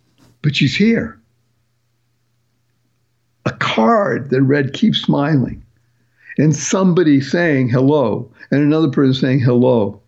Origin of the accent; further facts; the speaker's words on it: Massachusetts, United States; I come from Massachusetts, so I know the area very well.